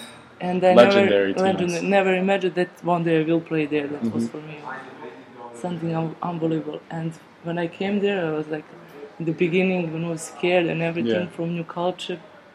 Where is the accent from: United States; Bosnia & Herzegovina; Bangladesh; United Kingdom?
Bosnia & Herzegovina; moved away as an adult; now in Switzerland; I'm from Bosnia. I went directly to Switzerland, Zurich